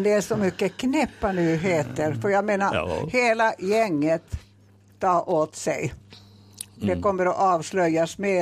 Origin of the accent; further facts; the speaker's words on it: Finland; Swedish is a second language; now in Sweden; jag säger en gång till att jag kommer från Finland.